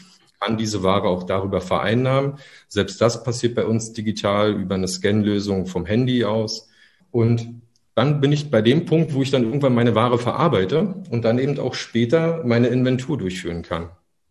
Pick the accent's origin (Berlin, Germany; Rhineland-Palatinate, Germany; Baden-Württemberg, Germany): Berlin, Germany; Ich komme aus Berlin, bin gebürtiger Berliner